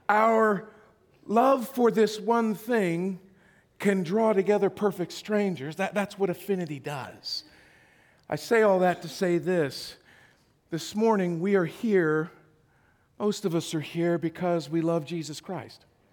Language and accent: English; Idaho, United States; Growing up in Idaho, I was not geographically close to Dallas.